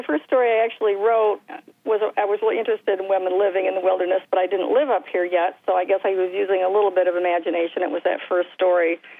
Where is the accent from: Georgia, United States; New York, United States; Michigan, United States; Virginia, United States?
Michigan, United States; East Lansing; also born or lived in Romeo; Yes, I grew up around East Lansing and Hazlitt. Then I raised my children in Romeo, and I've been up here for about maybe 15, 16 years.